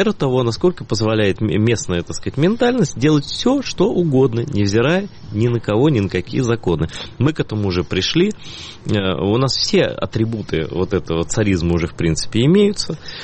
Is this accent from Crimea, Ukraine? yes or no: yes; Crimea, Ukraine; Вот я все время говорю, и мне все думаю, господи, а вот я крымский татарин, а какой я ислам всю жизнь видел?